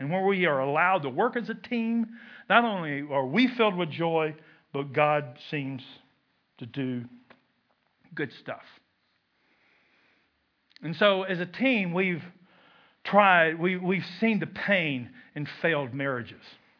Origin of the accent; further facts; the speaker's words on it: Kentucky, United States; Now I'm from Kentucky where smoking is still a spiritual gift, but that's young for anybody.